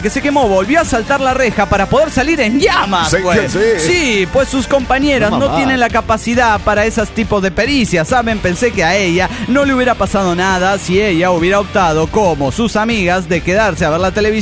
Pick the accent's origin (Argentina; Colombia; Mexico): Argentina; now in Málaga, Spain; Bien, acá en Málaga, España. Pero supongo que soy de Argentina.